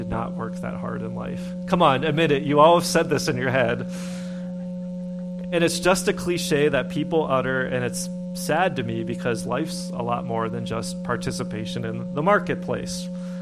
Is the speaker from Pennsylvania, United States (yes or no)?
yes; Pittsburgh, Pennsylvania, United States; where I grew up in Appalachia, the heart of Appalachia, Pittsburgh, or northern Appalachia